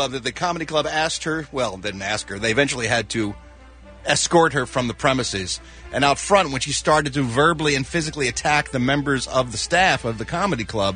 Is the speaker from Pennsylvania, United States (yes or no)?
yes; Philadelphia, Pennsylvania, United States; Because it puts my hometown of Philadelphia in the best possible light.